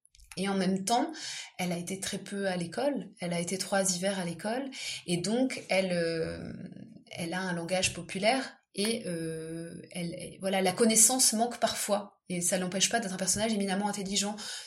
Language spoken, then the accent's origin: French; Southwest France, France; comme je viens du sud-ouest de la France, j'avais en tête un parler régional